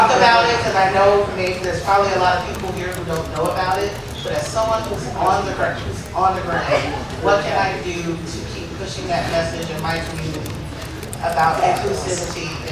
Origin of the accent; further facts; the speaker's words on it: Shawnee, Kansas, United States; I'm from Kansas, Olathe, Kansas, well, Shawnee, Kansas specifically.